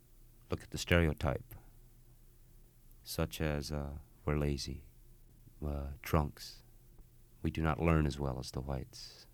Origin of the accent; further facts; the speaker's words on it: United States; We wanted America to know that the Indians here are, that we as Indian people are having to live under extremely oppressive conditions.